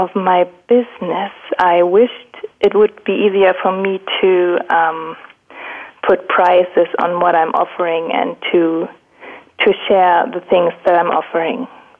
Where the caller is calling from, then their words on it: Emmen, Germany; I'm calling in from Emmen, Germany.